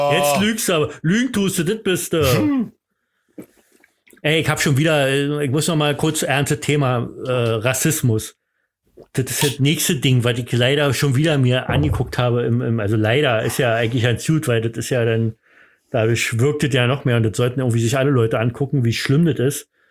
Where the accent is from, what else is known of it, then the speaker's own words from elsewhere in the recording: East Germany, Germany; ich komme aus dem Osten